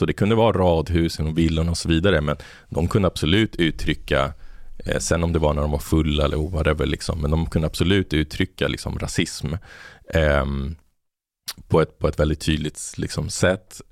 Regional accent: Botkyrka, Stockholm County, Sweden; där jag växte upp i Botkyrka

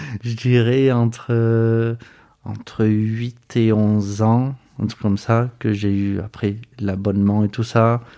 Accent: Marseille, Provence-Alpes-Côte d'Azur, France; donc j'ai grandi à Marseille, et puis j'ai grandi presque quasiment seul avec ma mère

